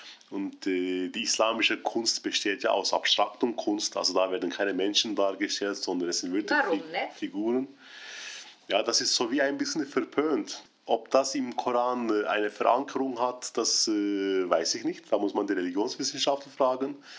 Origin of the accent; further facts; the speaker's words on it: Turkey; Noch in den früheren Jahren habe ich an verschiedenen interessanten Projekten in meinem Heimatland gearbeitet, in Ankara.